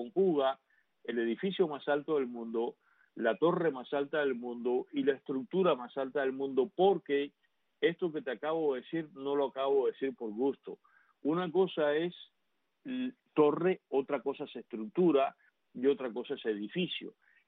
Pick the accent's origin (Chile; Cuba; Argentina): Cuba; yo sé que tú como cubano